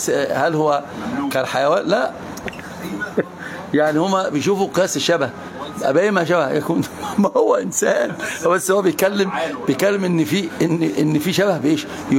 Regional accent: Egypt; لا الأفعال عندنا في مصر أي أفعال اللغة العربية ما نرجع بيها،

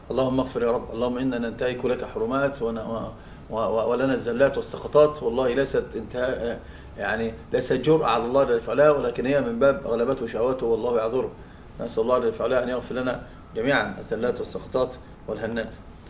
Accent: Egypt; فطبعا هناك عندنا في مصر مثلا أصحاب الطرق يقولون أبو خيمة زرقاء

